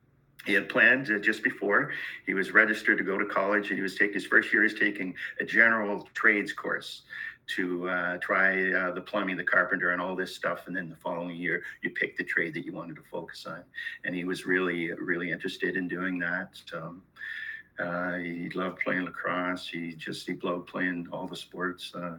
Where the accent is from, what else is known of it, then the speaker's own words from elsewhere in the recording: Peterborough, Ontario, Canada; Yeah, I grew up in Peterborough, Ontario, and it's an hour and a half from Toronto.